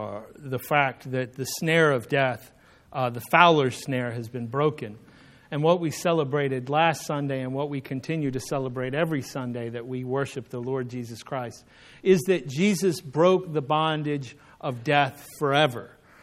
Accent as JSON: {"language": "English", "region": "the South", "country": "United States", "said": "So I figure, you know, I'm from the South. Fish fries are pretty common, right?"}